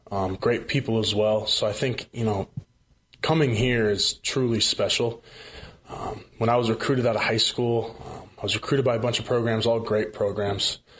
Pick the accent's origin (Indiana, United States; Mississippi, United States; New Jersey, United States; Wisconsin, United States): Wisconsin, United States; Whitefish Bay; I grew up in Whitefish Bay, so there wasn't a lot of fishing.